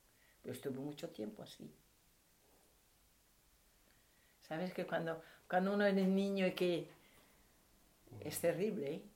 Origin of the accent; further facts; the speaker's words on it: Spain; Soy española